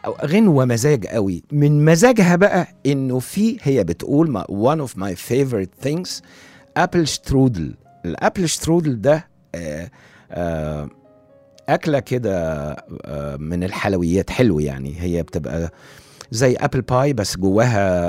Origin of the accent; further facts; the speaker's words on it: Egypt; انت مالك انت احنا مصريين انا عايز متر